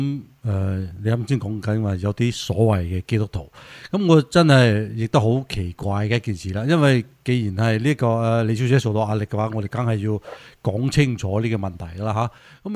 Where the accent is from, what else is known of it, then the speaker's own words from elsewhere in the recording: Taishan, Guangdong, China; 我都是台山人。